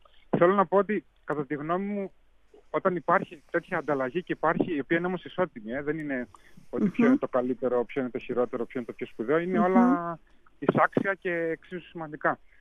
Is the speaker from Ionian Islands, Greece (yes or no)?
no; Evropos, Central Macedonia, Greece; Και συζητούσαμε με το χωριό μου Ευρωπός. Ευρωπός Κυλκής είναι ουσιαστικά το μέρος